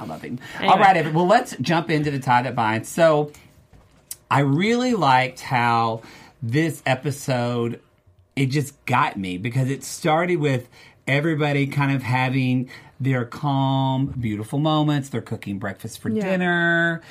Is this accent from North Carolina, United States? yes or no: no; Oklahoma, United States; I'm from Oklahoma.